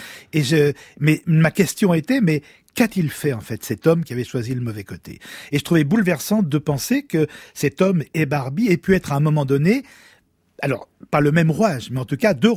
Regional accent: Lyon, Auvergne-Rhône-Alpes, France; puisque nous sommes de Lyon

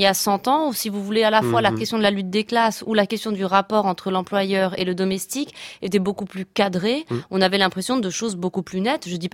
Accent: Morocco; Moi, j'ai grandi au Maroc, dans un pays où on a encore très souvent des nounous à la maison qui restent là.

